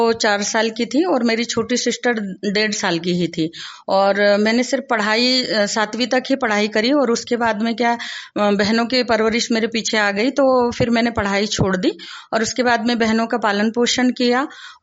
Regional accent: Athner, Madhya Pradesh, India; और मैं ग्राम आठनेर से हूँ।

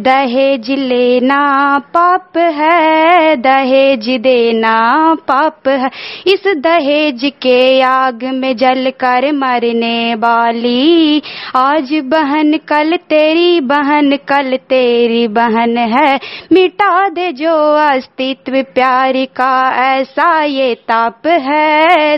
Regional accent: Hirdan Bigha, Bihar, India; मैं 10th class की student हूँ। मेरा गांव का नाम हिरदन बिघा है, प्रखंड हरनौत।

